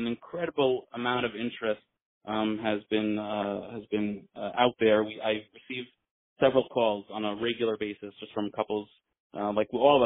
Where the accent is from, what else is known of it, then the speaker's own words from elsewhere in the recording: New York, United States; It's on Long Island, and I grew up on Long Island